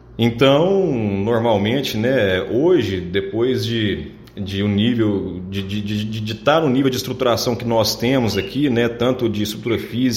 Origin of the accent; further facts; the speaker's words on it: Piuí, Minas Gerais, Brazil; now in Goiás, Brazil; Eu sou natural de Minas, né, de uma cidadezinha do interior, chamada Piuí.